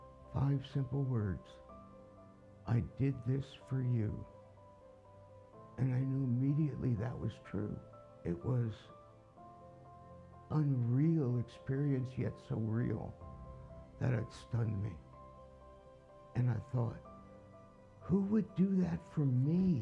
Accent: New Jersey, United States; I grew up in New Jersey, and I came to Baylor University to go to graduate school, where I met Beverly.

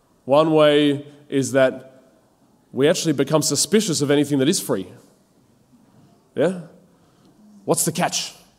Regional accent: Melbourne, Victoria, Australia; I've grown up in Melbourne. Think of a little boy growing up in Melbourne

